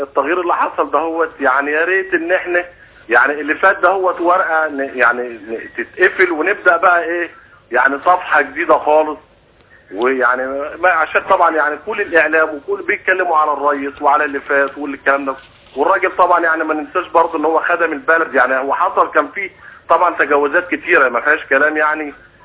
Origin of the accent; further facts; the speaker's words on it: Menouf, Monufia Governorate, Egypt; من منوف نفسها لا من منوف نفسها